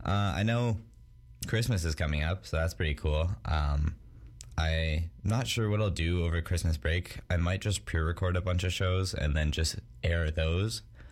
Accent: Calgary, Alberta, Canada; They're from Calgary, which is my hometown.

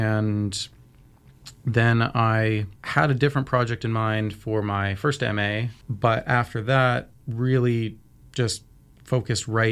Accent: Regina, Saskatchewan, Canada; I'm from Regina, Saskatchewan, originally, and I did my undergraduate there at the University of Regina.

